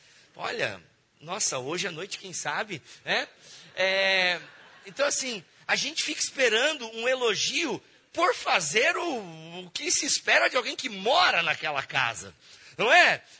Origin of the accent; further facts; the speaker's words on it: Joinville, Santa Catarina, Brazil; sou de Joinville, Santa Catarina, casado com a Alexandra, pai da Milene e do Kalel.